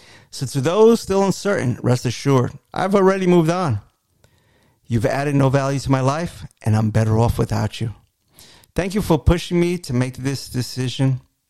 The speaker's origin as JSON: {"language": "English", "region": "New York", "country": "United States", "tie": "born or raised there", "said": "growing up in New York, I was a Mets fan. My neighbor was a Yankees fan. My other buddy was a Phillies fan."}